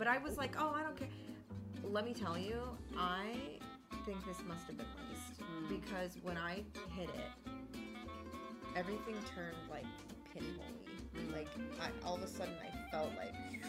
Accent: Florida, United States; I'm from Florida. And like, I don't, it was so bizarre that like that was my catchphrase all night. It was, I'm the cousin from Florida.

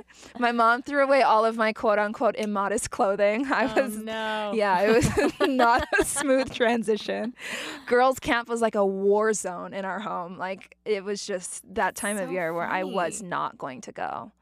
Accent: Hawaii, United States; So I am Hawaiian the way that people are Americans.

